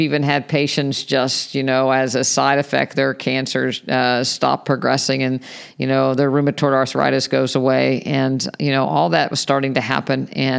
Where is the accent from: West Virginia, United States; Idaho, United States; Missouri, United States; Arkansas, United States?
West Virginia, United States; I went back to my hometown at West Virginia University